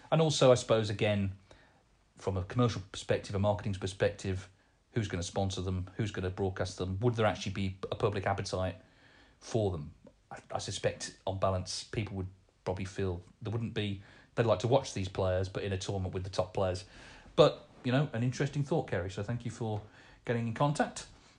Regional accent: Portsmouth, South East England, United Kingdom; I'm also a big football fan, being born and bred in Portsmouth.

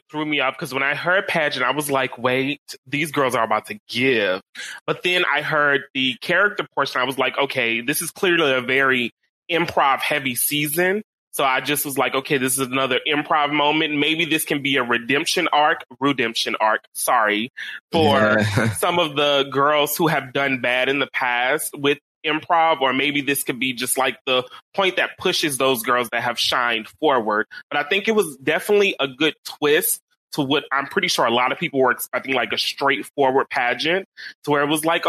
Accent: Baton Rouge, Louisiana, United States; now in Los Angeles, United States; I'm from Louisiana. I'm originally from Baton Rouge, but I moved to Los Angeles, I want to think 3 years ago, and I've been doing drag here since.

